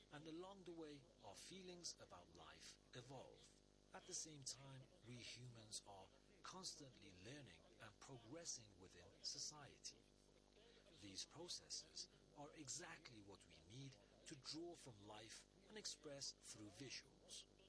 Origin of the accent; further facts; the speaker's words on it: China; also born or lived in Beijing; I was born in Western China. Actually, that's where I'm originally from. My neighbors were Muslim too. I moved to Beijing to study.